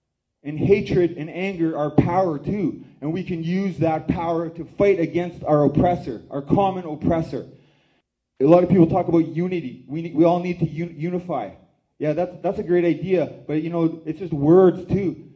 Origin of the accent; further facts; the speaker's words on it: British Columbia, Canada; my people's territory is on the northwest coast of so-called British Columbia, which translates into a British colony.